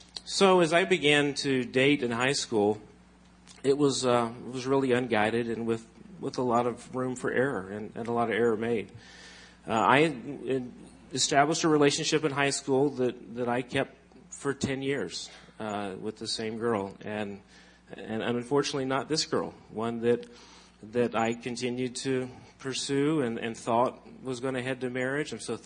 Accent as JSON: {"language": "English", "town": "Cleveland", "region": "Tennessee", "country": "United States", "tie": "born or raised there", "said": "I grew up in Tennessee. I was, for most of my school years, was in a city, Cleveland, Tennessee, southeast Tennessee."}